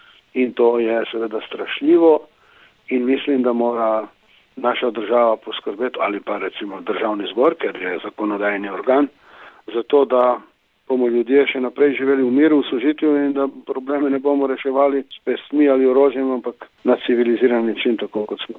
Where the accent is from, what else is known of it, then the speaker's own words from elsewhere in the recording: Slovenian Littoral, Slovenia; prihajam iz Primorske, kjer je fašizem nastopil že 21. leta, smo Primorci mogoče nekoliko bolj občutljivi za te stvari